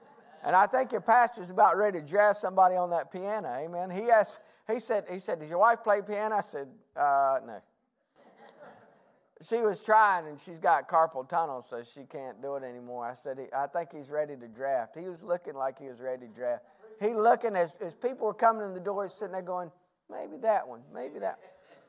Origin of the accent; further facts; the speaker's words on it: Greenville, North Carolina, United States; I was raised in Greenville, North Carolina, probably about 2 hours from here, 2.5 hours from here. And I was raised in a town that was a college town.